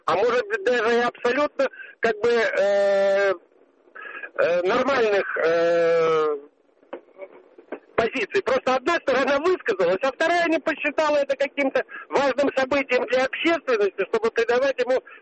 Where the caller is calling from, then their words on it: Moscow, Russia; из Москвы. Мне уже 60.